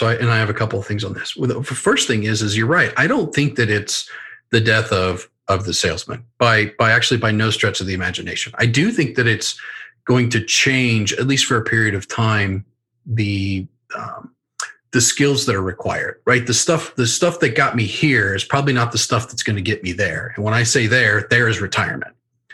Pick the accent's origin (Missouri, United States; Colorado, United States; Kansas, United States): Kansas, United States; I grew up in Kansas and I had a football coach who moved up from the Texas Panhandle.